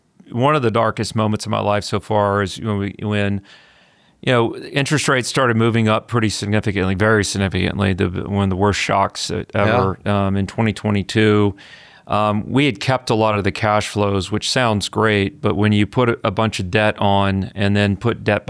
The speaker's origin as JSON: {"language": "English", "town": "Houston", "region": "Texas", "country": "United States", "said": "I'm from Houston. I'm not anti-oil and gas at all. And I, you know, I'm a Texan."}